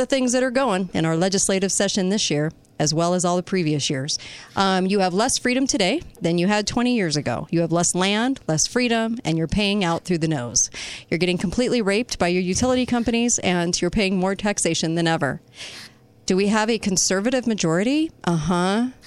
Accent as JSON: {"language": "English", "country": "United States", "said": "Because I'm an American. I can love the music I want."}